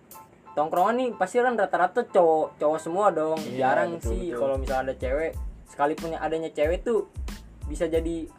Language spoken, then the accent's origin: Indonesian; East Nusa Tenggara, Indonesia; gue berasal dari Flores, orang timur.